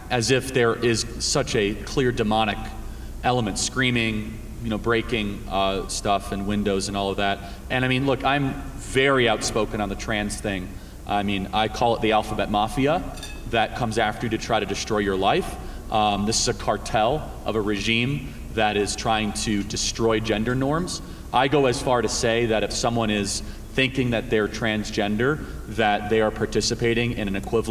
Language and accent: English; Scotland, United Kingdom; And but look, I'm a Scot, and it's kind of in my blood to love a good fight.